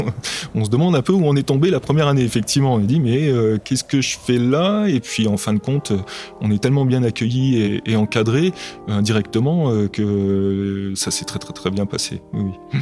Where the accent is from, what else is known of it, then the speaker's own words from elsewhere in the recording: Martinique, France; also born or lived in Jura, France; ma mère, on est haut savoyard, Annecy et le Faucigny, côté de mon père, plutôt isérois, Grenoble. Moi, je suis juste né dans le Jura et après j'ai grandi à la Martinique pendant toute mon enfance jusqu'au bac.